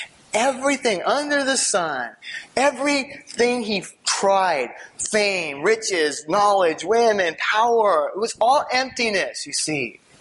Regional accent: United States; I'd heard about Jesus my entire life growing up in America, okay?

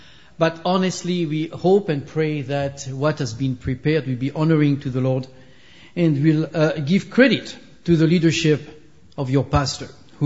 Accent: France; English is a second language; I grew up in France. So if you do not understand when I'm speaking, you know I'm speaking in French.

